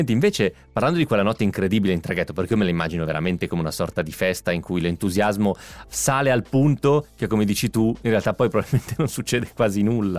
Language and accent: Italian; Novara, Piedmont, Italy; sarà che sono piemontese di Novara e mi sento vicino ai biellesi